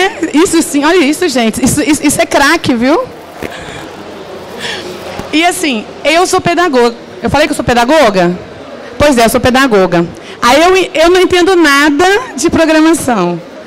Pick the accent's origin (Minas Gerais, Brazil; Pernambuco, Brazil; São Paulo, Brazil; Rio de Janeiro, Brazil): Minas Gerais, Brazil; Belo Horizonte; born there; now in Salvador, Brazil; Eu nasci em Minas, Belo Horizonte. Atualmente eu resido em Salvador, Bahia, né? Tem 5 anos.